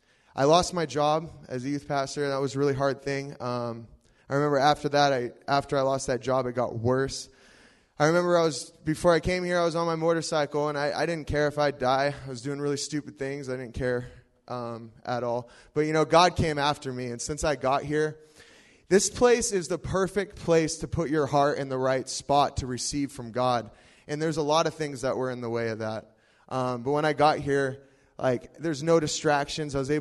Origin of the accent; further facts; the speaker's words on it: Seattle, Washington, United States; I'm from Seattle, around Seattle area.